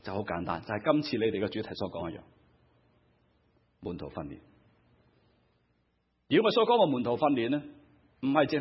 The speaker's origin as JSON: {"language": "Cantonese", "region": "Guangdong", "country": "China", "said": "我广东人叫系咪啊"}